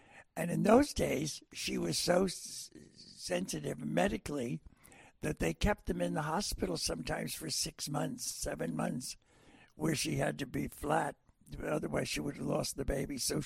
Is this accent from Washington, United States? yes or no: no; Morristown, New Jersey, United States; But I grew up in Morristown, New Jersey, which was only a couple of miles from there. That's 28 miles from Manhattan.